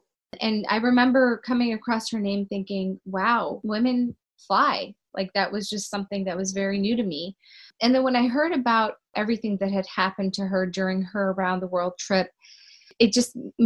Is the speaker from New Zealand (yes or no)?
no; Afghanistan; English is a second language; I've definitely become more Americanized, but my beginning, I come from Afghanistan, born in a refugee camp